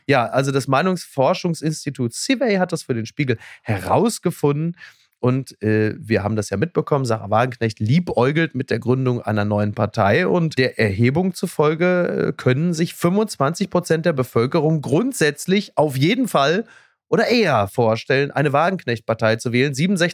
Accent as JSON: {"language": "German", "region": "North Rhine-Westphalia", "country": "Germany", "said": "Ich komme aus dem Ruhrgebiet"}